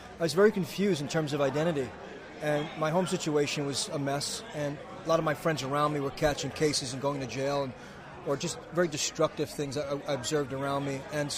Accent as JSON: {"language": "English", "town": "New York City", "region": "New York", "country": "United States", "tie": "born or raised there", "said": "while I was away from my hometown, New York City, I stayed in touch with my acting teacher"}